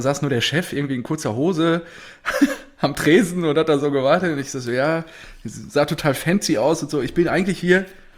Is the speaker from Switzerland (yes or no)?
no; Herdecke, North Rhine-Westphalia, Germany; born there; Ich sag so, ey, bin ich geboren hier, Herdecke.